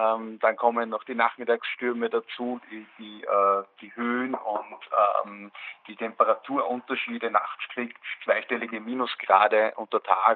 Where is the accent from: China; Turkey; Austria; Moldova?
Austria; Steyr, Upper Austria; Wir kommen aus Steyr in Oberösterreich.